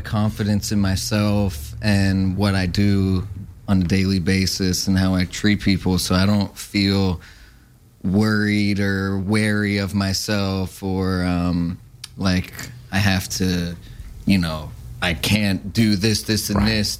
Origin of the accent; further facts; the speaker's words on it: Pittsburgh, Pennsylvania, United States; So, I had a strange story. I'm from Pittsburgh, and I was in treatment at another 30-day kind of treatment center